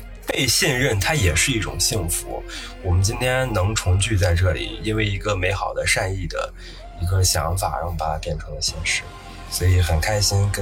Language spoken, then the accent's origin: Chinese; Lantian, Shaanxi, China; 然后我就带他去了我的家乡蓝田。